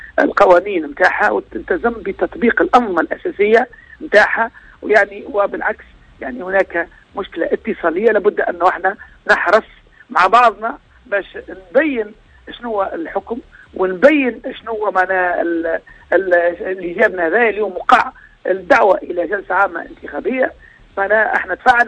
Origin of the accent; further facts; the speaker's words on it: Tunisia; احنا مواطنين تونسيين